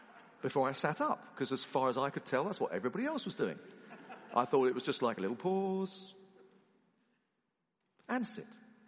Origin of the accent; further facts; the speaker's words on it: South East England, United Kingdom; I grew up in the New Towns around London.